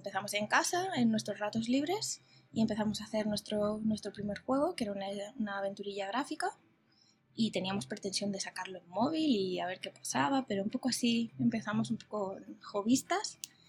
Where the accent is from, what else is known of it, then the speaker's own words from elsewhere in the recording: Barcelona, Catalonia, Spain; De Barcelona.